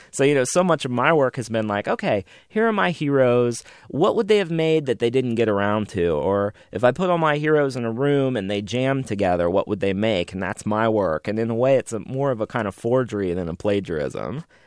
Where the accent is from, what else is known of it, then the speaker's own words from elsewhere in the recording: Austin, Texas, United States; people ask me all the time because they hear I'm from Austin and they get very excited, like, oh, Austin, that's supposed to be this like happening place.